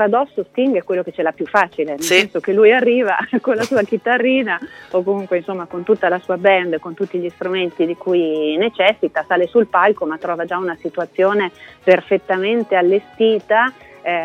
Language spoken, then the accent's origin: Italian; Parma, Emilia-Romagna, Italy; born there; Io sono nata a Parma, sono parmigiana